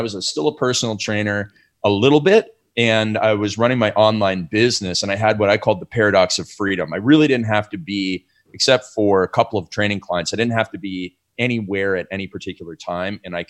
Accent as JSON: {"language": "English", "country": "Canada", "tie": "born or raised there", "said": "if you start all the way back when I was in high school, I grew up in Canada."}